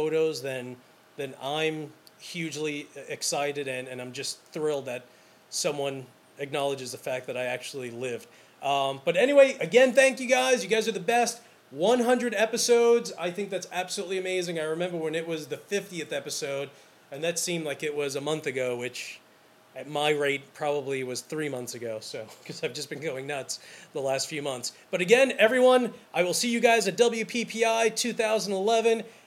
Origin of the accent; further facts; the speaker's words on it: New York City, New York, United States; I'm from New York City. That's my backyard, you know.